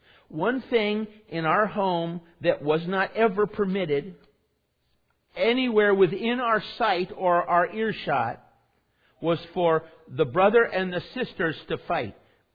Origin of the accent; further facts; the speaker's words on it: United States; When we went to the Ukraine, they could be upset with us because we're Americans.